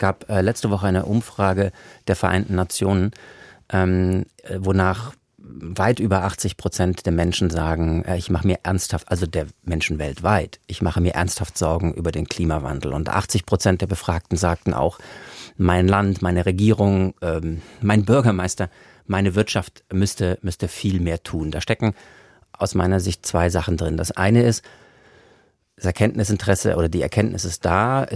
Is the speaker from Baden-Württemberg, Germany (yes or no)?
yes; Stuttgart, Baden-Württemberg, Germany; Ich komme aus Stuttgart.